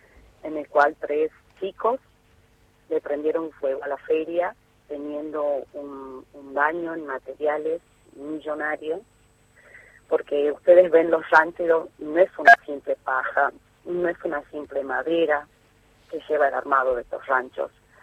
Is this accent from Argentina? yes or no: yes; Simoca, Tucumán, Argentina; que se interesen en mi pueblo, ¿no? Que es un orgullo para mí mostrar y contar las tradiciones de Simoca.